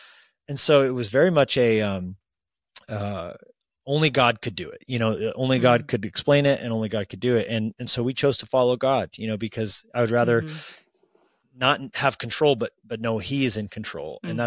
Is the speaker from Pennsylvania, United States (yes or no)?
no; Colorado, United States; My wife and I grew up in Colorado.